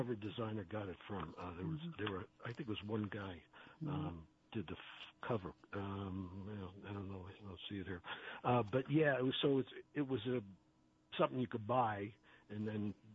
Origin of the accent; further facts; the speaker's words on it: East Coast, United States; now in San Francisco, United States; You know, growing up on the East Coast, people have jobs and careers. And it wasn't until I moved to California to actually San Francisco at first that I met people who had dreams.